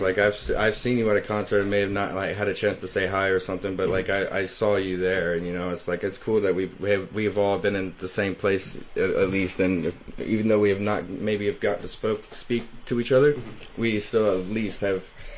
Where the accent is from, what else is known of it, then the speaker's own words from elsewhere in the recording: Dayton, Ohio, United States; So I'm from Dayton, Ohio. I was born and raised there. I'm 28 years old